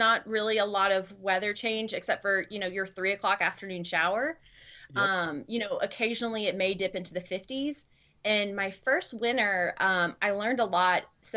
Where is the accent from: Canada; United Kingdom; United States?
United States; Pensacola, Florida; the University of West Florida is in Pensacola, Florida, and that's my hometown. And so now I'm, you know, back at home working at an institution.